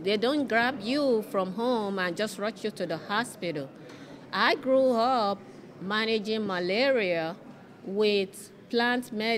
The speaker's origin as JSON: {"language": "English", "country": "Nigeria", "tie": "born or raised there", "said": "I was born in West Africa, in Nigeria. Growing up in that community, in the African culture, plant medicine is our go-to."}